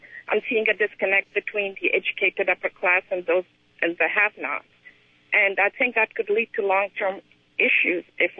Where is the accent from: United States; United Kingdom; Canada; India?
India; also born or lived in Afghanistan; No, I'm Indian.